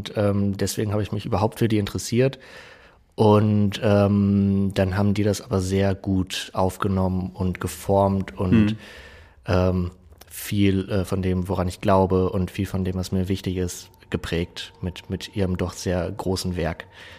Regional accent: Achim, Lower Saxony, Germany; now in Bremen, Germany; ich bin hier in Bremen, ich komme nicht gebürtig aus Bremen, sondern aus dem Umland. Er hatte also das Privileg des Niedersachsen-Abiturs und bin da in Achim auf eine sehr neue Schule gegangen, das Gymnasium am Markt.

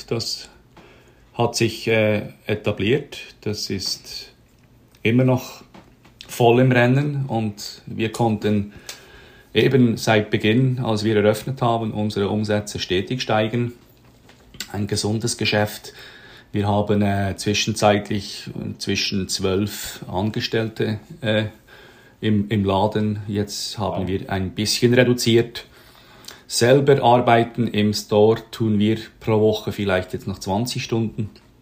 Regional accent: Bern, Switzerland; wer das Berner Oberland kennt und nicht von dort kommt, so wie ich bin ja aus der Stadt Bern

